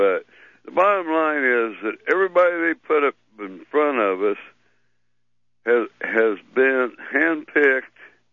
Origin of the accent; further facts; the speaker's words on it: United States; But anyway, I'm an American, okay?